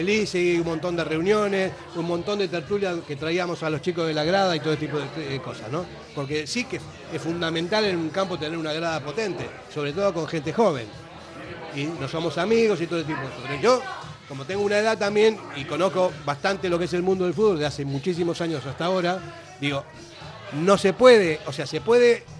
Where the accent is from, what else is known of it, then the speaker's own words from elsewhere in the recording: Argentina; now in Spain; yo no hablo euskera porque soy argentino y no, mis hijos sí, mi mujer también, mi familia, y bueno, yo entiendo un poquito de euskera